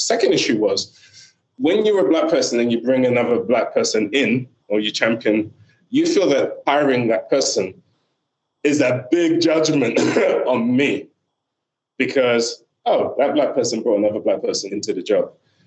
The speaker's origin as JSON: {"language": "English", "country": "Nigeria", "said": "She doesn't, unfortunately for me, as a Nigerian dad, doesn't think she needs to perform as well as everybody else."}